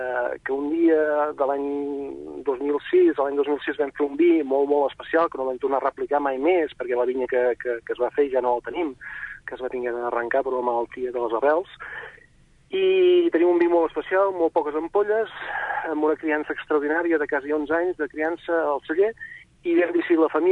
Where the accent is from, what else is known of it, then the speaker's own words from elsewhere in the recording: Sant Martí Sarroca, Catalonia, Spain; nosaltres som pagesos del Penedès, de Sant Martí Sarroca, tenim un petit celler, una petita finca